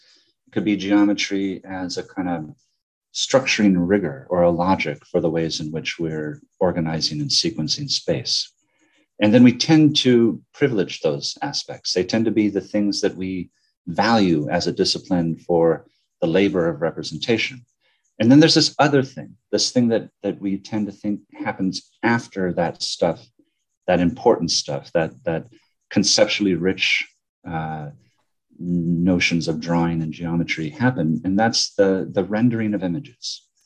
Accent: Los Angeles, California, United States; now in New York, United States; And I'm originally from California, from Los Angeles, but I've been here in New York for almost 20 years. So it's my adopted home.

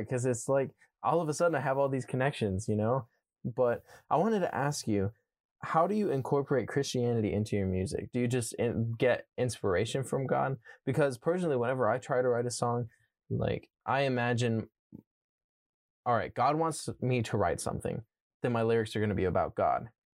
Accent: United States; I'm American and this guy is very much British. He he lives in the UK. I live in the US.

